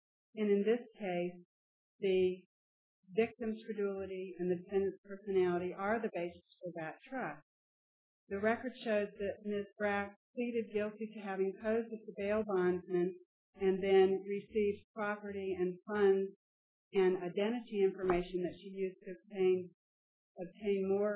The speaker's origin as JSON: {"language": "English", "town": "Charlotte", "region": "North Carolina", "country": "United States", "said": "I'm from Charlotte"}